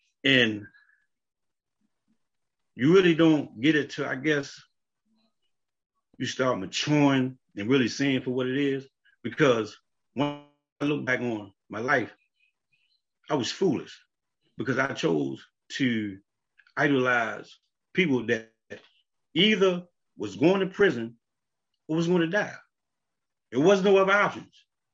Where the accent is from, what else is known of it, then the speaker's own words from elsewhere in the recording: Baltimore, Maryland, United States; I'm from Baltimore City.